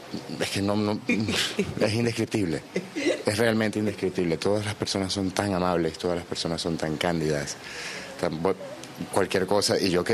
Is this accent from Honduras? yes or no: no; Venezuela; now in Spain; Sí, yo crecí en Venezuela, crecí en Venezuela.